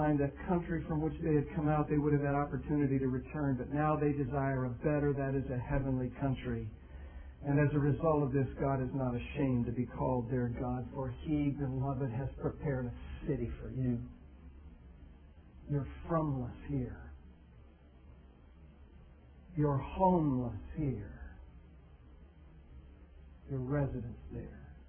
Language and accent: English; Niles, Michigan, United States; I know where I grew up. I'm from Niles, Michigan. I go home, and it's not home.